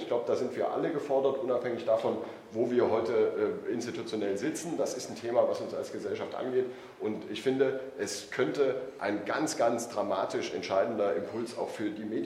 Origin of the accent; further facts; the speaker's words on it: Thuringia, Germany; So viel Werbung sei mir als Thüringer gestattet.